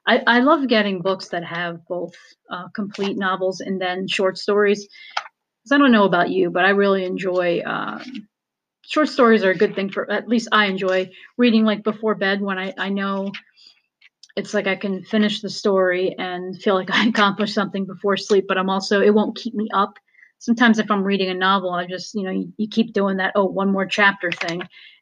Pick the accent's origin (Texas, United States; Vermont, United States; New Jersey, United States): New Jersey, United States; I'm from New Jersey, and I just read somewhere.